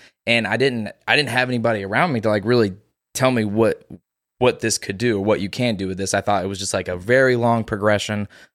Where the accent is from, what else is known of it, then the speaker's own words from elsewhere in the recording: Vincennes, Indiana, United States; now in Evansville, United States; Moved to Evansville because I was like, I'm from Vincennes, and there was nothing going on there. It's such a small town.